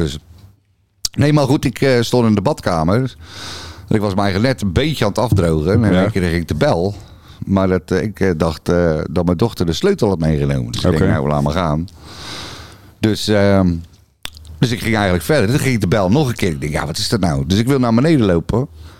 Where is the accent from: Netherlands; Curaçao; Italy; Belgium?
Italy; Ik kom uit Italië.